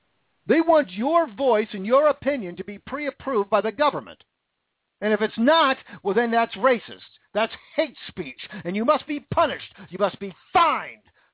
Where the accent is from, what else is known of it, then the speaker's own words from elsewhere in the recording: United States; Look, we're American people. We have the right. We have the right to speak.